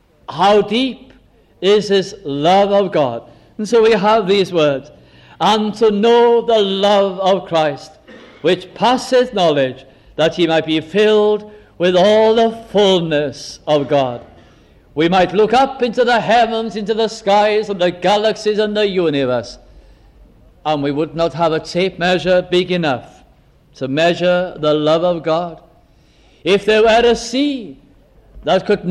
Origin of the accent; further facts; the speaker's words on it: North West England, United Kingdom; In the little Welsh chapel where I was brought up in Lancashire, in South Lancashire